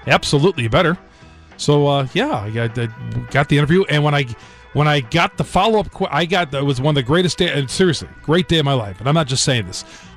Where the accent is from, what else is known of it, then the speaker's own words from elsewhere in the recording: Milwaukee, Wisconsin, United States; Came down here 10 years ago. I'm from Milwaukee.